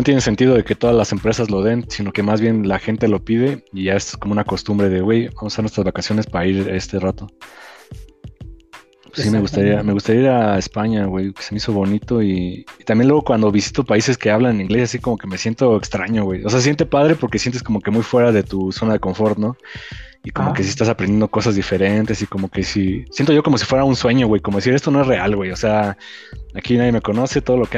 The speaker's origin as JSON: {"language": "Spanish", "country": "Mexico", "said": "Y que ¿cómo saben que somos de México"}